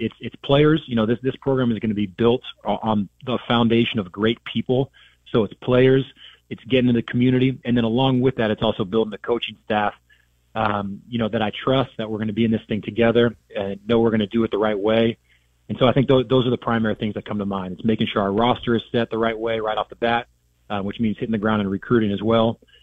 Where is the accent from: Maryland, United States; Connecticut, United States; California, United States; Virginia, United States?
California, United States; I think I'd start with what you said as kind of growing up in the Bay Area of California, playing at Cal Berkeley.